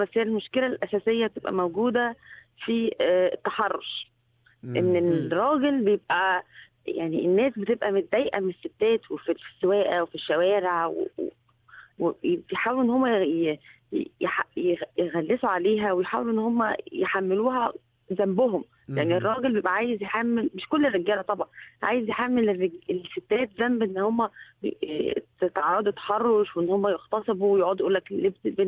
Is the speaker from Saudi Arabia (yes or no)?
no; Egypt; احنا من مصر.